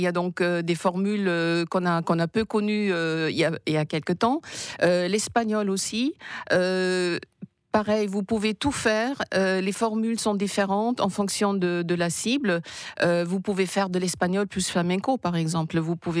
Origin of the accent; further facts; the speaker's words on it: Germany; born there; French is a second language; comme mon pays natal, l'Allemagne